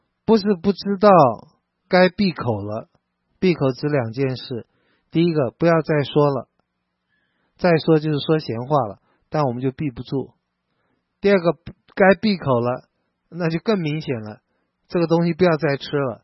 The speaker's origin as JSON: {"language": "Chinese", "country": "Taiwan", "said": "我们从台湾来的"}